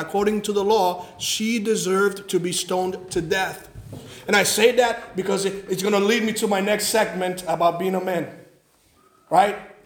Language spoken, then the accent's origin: English; Puerto Rico; Now we're from Puerto Rico, so we try to go as many times as we can.